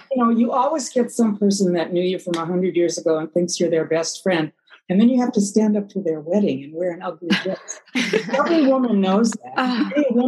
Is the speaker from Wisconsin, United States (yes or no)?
yes; Milwaukee, Wisconsin, United States; She's from Minneapolis. I'm from Milwaukee.